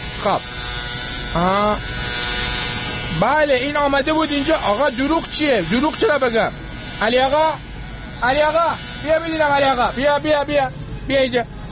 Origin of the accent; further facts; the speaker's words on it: Rasht, Gilan, Iran; منم آرایشگرم، منم رشتیم، منم سلمانی اینجا دارم.